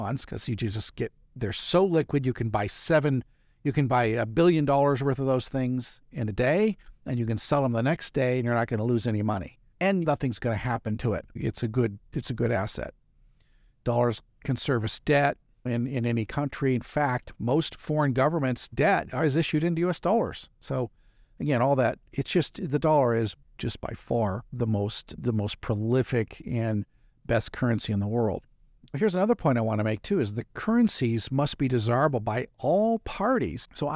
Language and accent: English; United States; I know being an American, it can feel like it's pretty darn chaotic